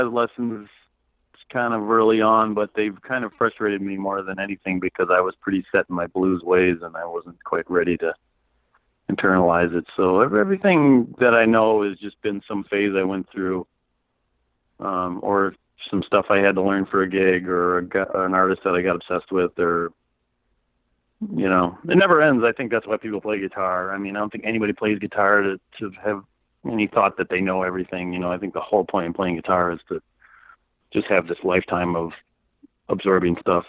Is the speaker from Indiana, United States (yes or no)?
no; Madison, Wisconsin, United States; I grew up in Madison, Wisconsin.